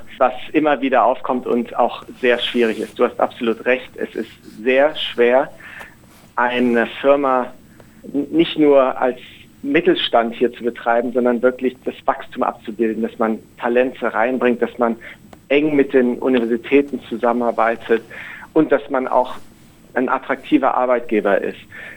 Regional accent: Bonn, North Rhine-Westphalia, Germany; also born or lived in Munich; now in Australia; daher bin ich im Herzen Australier. Und als Familie sind wir hier sehr glücklich. Allerdings bin ich aufgewachsen in Bonn und in München, also Rheinländer, und dann nach München gezogen

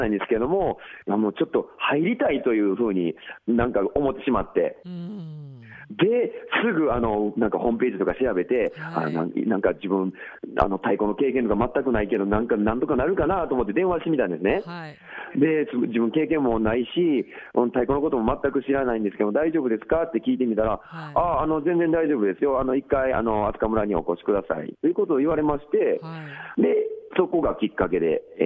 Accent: Kyoto, Japan; ちなみに自分は、京都府出身です。

